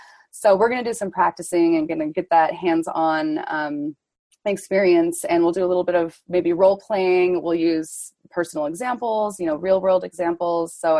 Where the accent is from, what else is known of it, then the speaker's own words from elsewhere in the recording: Sandpoint, Idaho, United States; And I'm currently in Sandpoint, Idaho, my hometown.